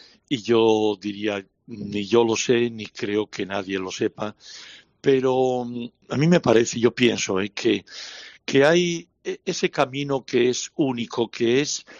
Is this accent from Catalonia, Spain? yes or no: no; Asturias, Spain; sabía de mi condición española, asturiana